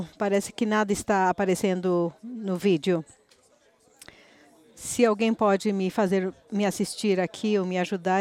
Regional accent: Guyana; Portuguese is a second language; now in Brazil; Eu sou da Guiana, é um país muito pequeno e nós temos a fronteira com o Brasil.

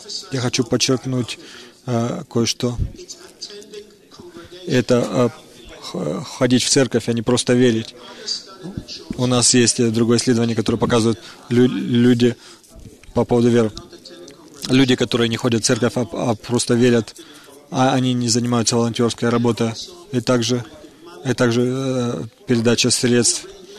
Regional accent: Israel; Russian is a second language; Я сам не из Америки. Я из Израиля сам.

